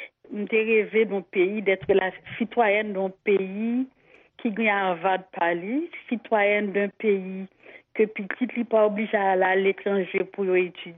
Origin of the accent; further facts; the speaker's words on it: Haiti; moi, en tant qu'haïtienne, comme je suis racine